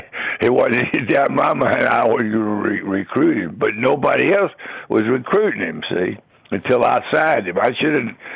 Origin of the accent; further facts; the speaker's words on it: Norfolk, Virginia, United States; So I knew, for me, growing up in Norfolk, which is sort of in the South